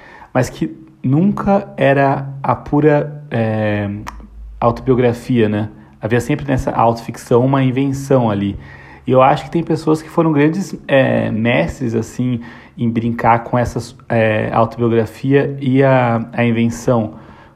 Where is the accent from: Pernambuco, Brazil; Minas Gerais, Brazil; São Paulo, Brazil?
São Paulo, Brazil; Penápolis; eu sou de Penápolis, Noroeste Paulista, ali perto do Mato Grosso do Sul